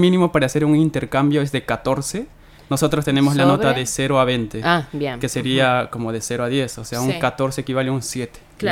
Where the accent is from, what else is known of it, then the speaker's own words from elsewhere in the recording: Cusco, Peru; Sí, yo estudio Ingeniería Civil, soy de la Universidad Andina del Cusco. Cusco está ubicado en el suroriente del Perú, y bueno, no, olvídate, allá también tenemos todo